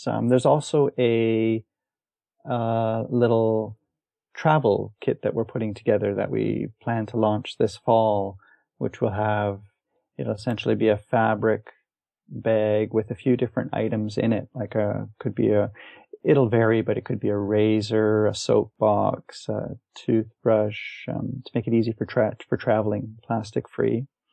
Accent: Winnipeg, Manitoba, Canada; And growing up in Winnipeg, my mother had one.

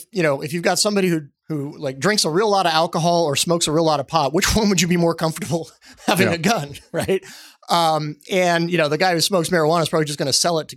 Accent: Texas, United States; which perhaps not coincidentally covers my home state of Texas, Louisiana, and Mississippi

